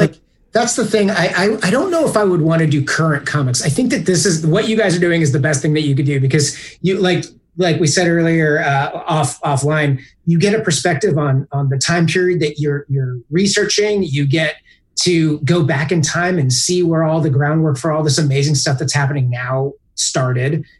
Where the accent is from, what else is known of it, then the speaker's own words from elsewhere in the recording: California, United States; I'm from Northern California.